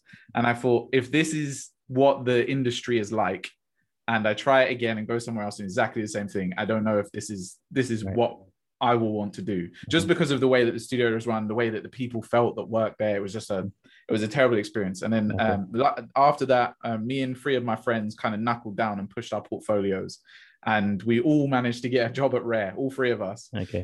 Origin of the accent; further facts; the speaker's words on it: Luton, East of England, United Kingdom; I'm from Luton. So it was like, okay. Hertfordshire is like the one town away.